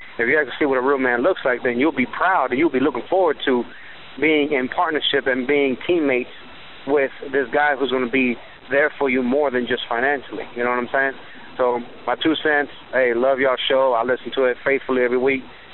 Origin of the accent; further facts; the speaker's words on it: Miami, Florida, United States; now in South Carolina, United States; from South Carolina, but I'm from Miami, so Miami boy.